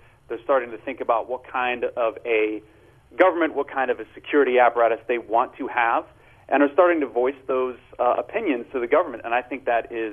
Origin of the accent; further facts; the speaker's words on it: California, United States; Now, personally, I grew up in California, so it was a natural fit for me to come back here.